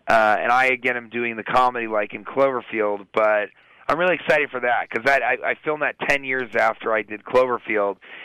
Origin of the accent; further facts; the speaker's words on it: United States; I have nothing but pride in being an American, and I do nothing with my life except for try and make Americans laugh and be happy.